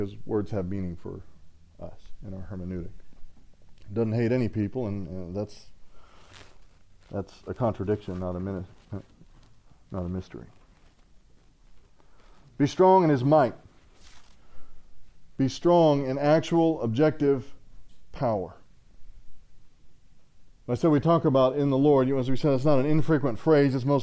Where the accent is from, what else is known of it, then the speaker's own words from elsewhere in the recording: Texas, United States; if somebody were to write like a historical fiction novel about my life growing up in South Central Texas, it would be King of the Hill.